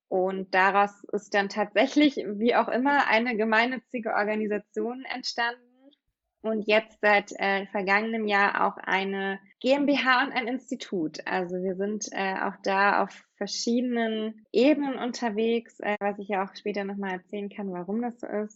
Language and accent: German; Berlin, Germany; Ja, ich komme aus Berlin gebürtig, bin in Pankow aufgewachsen und ja, habe da auch mein Abi gemacht vor 10 Jahren ziemlich genau